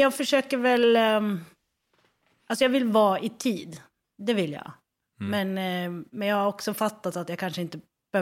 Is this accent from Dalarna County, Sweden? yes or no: no; Tärnaby, Västerbotten County, Sweden; Hela världen helt plötsligt såg att jag kom från Tärnaby